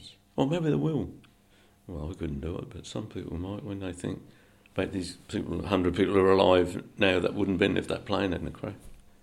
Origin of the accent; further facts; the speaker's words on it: United Kingdom; I suppose I'm proud of being British